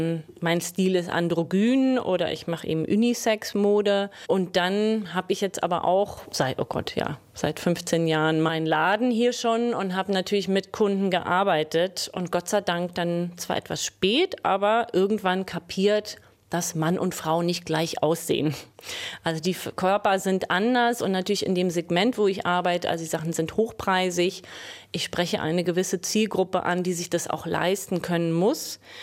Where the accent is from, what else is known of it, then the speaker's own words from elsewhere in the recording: Berlin, Germany; Ich bin keine waschechte, ich bin eine echte Berlinerin.